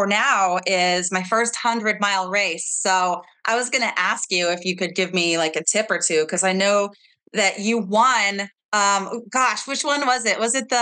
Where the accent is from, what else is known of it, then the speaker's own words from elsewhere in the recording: Livermore, California, United States; I grew up in Livermore. So there's Brushy Peak and then there's Lake Del Valle.